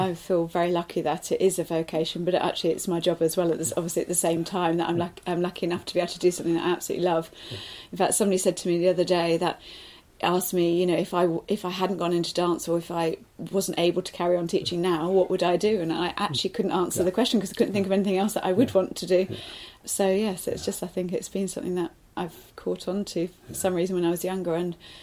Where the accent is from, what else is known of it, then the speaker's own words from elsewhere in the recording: Canterbury, South East England, United Kingdom; also born or lived in Netherlands; I was born in Canterbury. So, and then I started to grow up in Canterbury, but my family actually moved to the Netherlands for a year when I was about two, because of my father's work at the time.